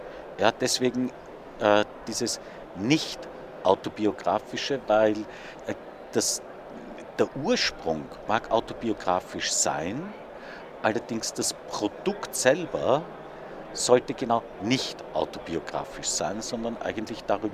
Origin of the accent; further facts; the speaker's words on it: Vienna, Austria; ich bin in Wien geboren, ich bin aufgewachsen in Wien, ich bin zur Schule gegangen in Wien, ich habe hier studiert und ich arbeite hier.